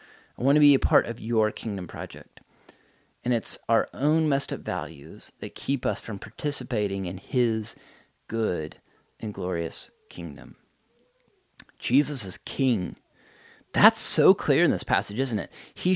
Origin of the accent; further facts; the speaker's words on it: United States; there are things about my value system as an American person, as a human being, that need to change